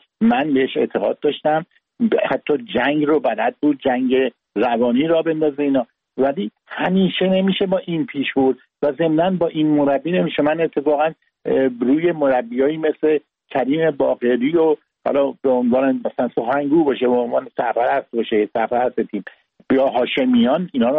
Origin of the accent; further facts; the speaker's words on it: Iran; چون وطنم رو دوست دارم ایران برنده بشه بدون شک